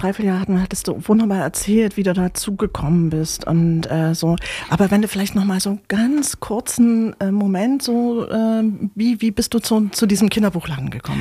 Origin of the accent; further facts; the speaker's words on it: Leipzig, Saxony, Germany; Also ich bin hier in Leipzig groß geworden, also DDR-Zeit.